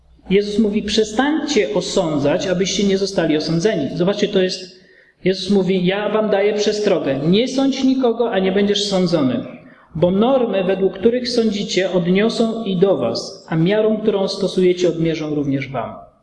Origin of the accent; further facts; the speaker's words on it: Cieszyn, Silesian Voivodeship, Poland; ja się wychowałem w podobnym miasteczku jak to, w Kościele Zielonoświątkowym w Cieszynie